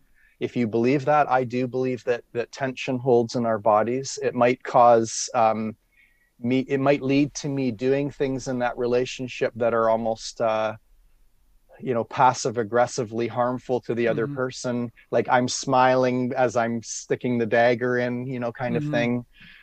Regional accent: Toronto, Ontario, Canada; I grew up in Toronto, and I was in Toronto a couple of years after high school was over

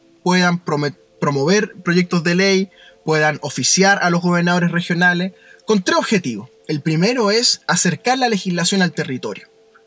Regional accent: Chile; Somos todos chilenos, ¿cierto?

